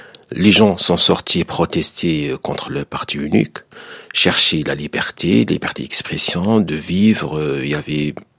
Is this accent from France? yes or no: no; Algeria; Moi-même, je suis algérien, je suis né, j'ai grandi, j'ai vécu en Algérie, je connais tous les détails de l'Algérie